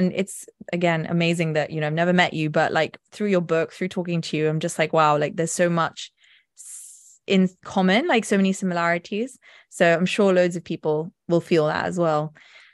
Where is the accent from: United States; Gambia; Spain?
Spain; also born or lived in Jaipur, India; I grew up in Spain, so similar to you, European flavor as well thrown in there.